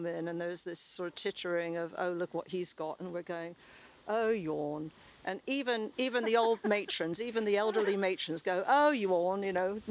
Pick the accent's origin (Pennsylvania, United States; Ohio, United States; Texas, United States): Texas, United States; moved away; And I grew up on the Gulf Coast of Texas, where a quarter of the petrochemicals of that country are manufactured within about 20 miles of where I grew up.